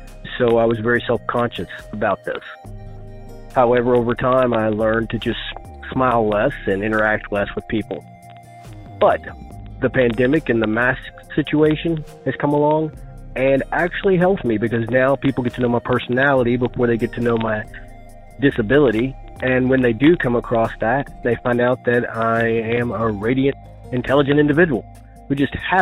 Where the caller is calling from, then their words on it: Louisville, Kentucky, United States; I'm calling from Louisville, Kentucky.